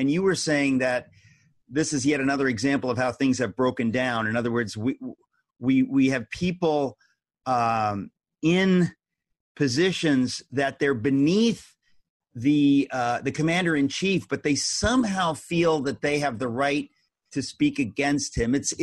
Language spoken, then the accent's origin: English; Danbury, Connecticut, United States; You talked about growing up in Poughkeepsie, which is close to where I grew up in Danbury, Connecticut.